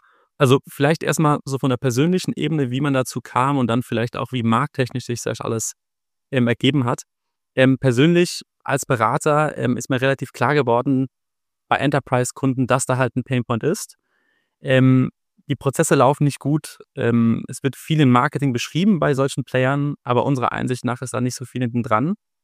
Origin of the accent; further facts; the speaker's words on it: Mannheim, Baden-Württemberg, Germany; ich bin ursprünglich aus Italien, aber fernab von Namen eigentlich durch und durch Kartoffel. Bin in Mannheim aufgewachsen, habe eigentlich nahezu mein ganzes Leben lang in Deutschland verbracht.